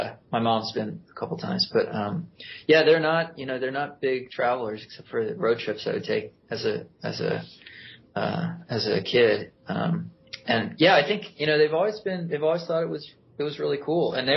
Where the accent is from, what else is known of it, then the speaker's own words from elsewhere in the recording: Texas, United States; I had gone to Mexico because I grew up in Texas.